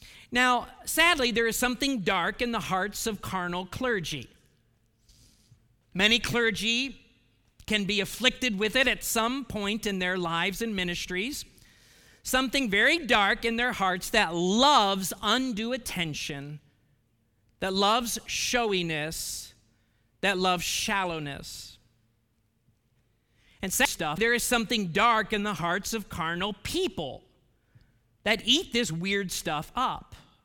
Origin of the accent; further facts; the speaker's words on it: Ohio, United States; moved away; Well, the year that I left Ohio, that was about 14 years ago. The year that I left Ohio, my home state made the news because an Ohio pastor made the news.